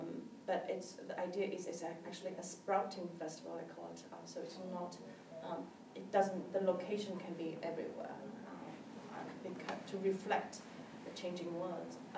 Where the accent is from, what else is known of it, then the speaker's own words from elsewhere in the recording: Shanghai, China; English is a second language; moved away as an adult; also born or lived in United States; now in New York City, United States; I'm actually born and raised in Shanghai, China, and then I went to States for schools, and now I'm working based from New York City, also but split time actually between New York City and China really.